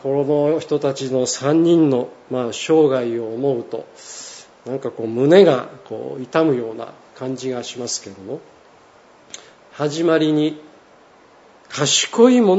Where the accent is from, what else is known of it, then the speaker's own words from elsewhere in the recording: Sendai, Miyagi, Japan; 私は仙台ですから言ってることはよくわかるんですけども、東京の人にはちょっと無理かもしれません。